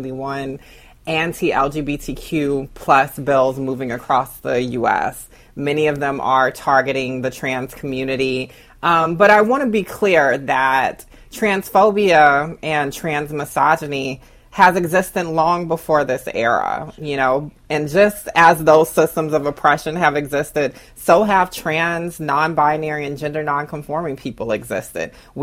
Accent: Augusta, Georgia, United States; For me, growing up in Augusta, Georgia, I was in this kind of, Southern experience.

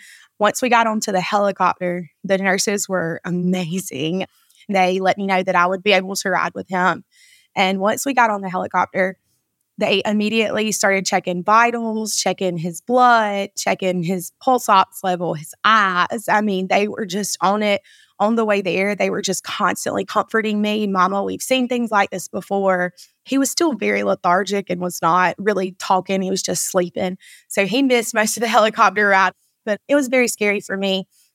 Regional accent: Sylvester, Georgia, United States; Well, we live in South Georgia. We're from the Warwick kind of Sylvester area.

